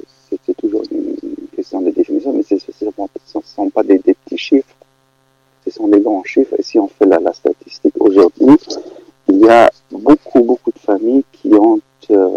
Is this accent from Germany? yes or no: yes; Germany; en tant qu'Allemand né en 72